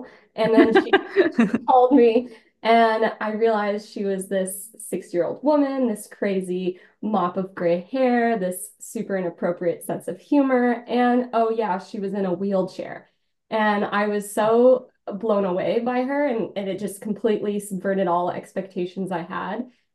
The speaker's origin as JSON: {"language": "English", "town": "Tucson", "region": "Arizona", "country": "United States", "tie": "born or raised there", "said": "growing up in Tucson, Arizona, I always had this love affair with the ocean"}